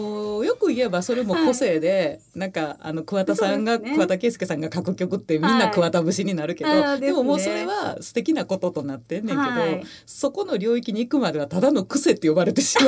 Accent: Nara, Japan; now in Tokyo, Japan; もともとは俳優になりたかった、なりたくて、はいはいはい、奈良から上京してきたっていうのがあるんですけど

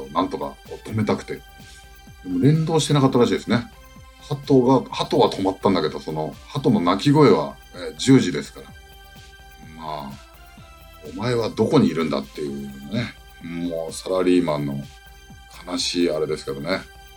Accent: Sapporo, Hokkaido, Japan; これになんかちょっと北海道、私札幌なんでね、出身が札幌なんで、

